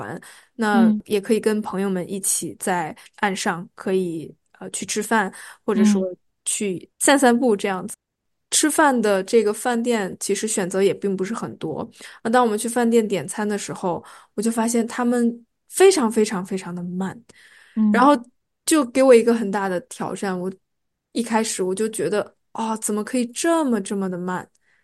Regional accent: Shanghai, China; 就是因为我来自上海嘛，那上海这个城市是非常有效率的，然后服务各方面也都特别特别的好。但是来到加勒比海之后

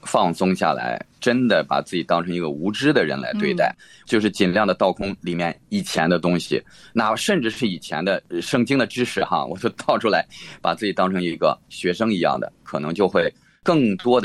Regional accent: China; 我们中国人其实有的时候我觉得也很奇怪

